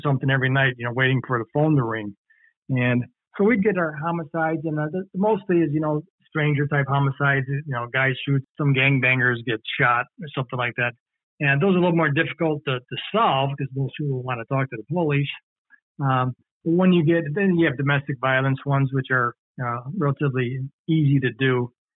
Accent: Chicago, Illinois, United States; now in Seattle, United States; we don't experience homicides like they do in Baltimore, or my hometown in Chicago, and New York and Detroit.

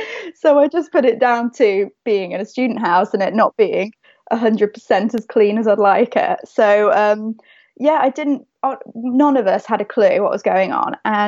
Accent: Birmingham, West Midlands, United Kingdom; We're both from Birmingham, conveniently, even though we studied in Hull.

